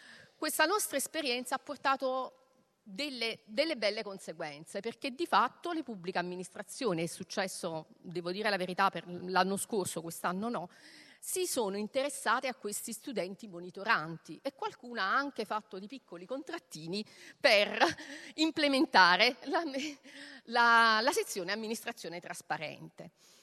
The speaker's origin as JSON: {"language": "Italian", "region": "Campania", "country": "Italy", "said": "Perché ovviamente vengo dalla Campania"}